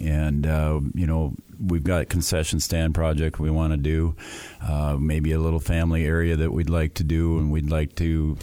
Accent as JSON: {"language": "English", "town": "Felton", "region": "Minnesota", "country": "United States", "tie": "born or raised there", "said": "I grew up in Felton, Minnesota, and we had just a agri-lime infield"}